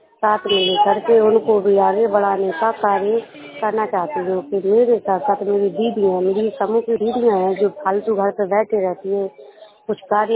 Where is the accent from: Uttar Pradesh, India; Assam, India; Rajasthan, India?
Assam, India; मैं चिरंगा ब्लॉक से हूँ।